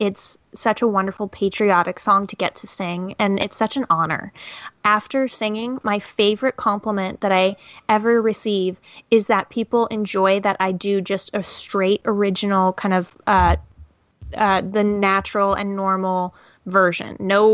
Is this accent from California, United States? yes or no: no; Seattle, Washington, United States; Basketball's harder for me because I'm from Seattle and they stole our